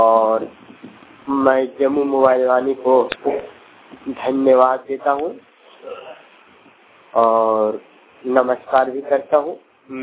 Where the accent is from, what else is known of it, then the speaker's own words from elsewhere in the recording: Jhundo, Bihar, India; मैं बिहार के रहने वाला हूँ, झुंडो गांव … ग्राम पुष्ट झुंडो, जिला जम्मू बिहार।